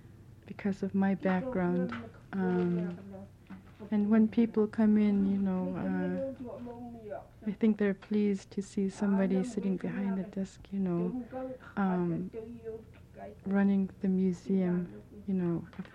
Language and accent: English; Tununak, Alaska, United States; I'm originally from Tununuk, living here now since I got this job.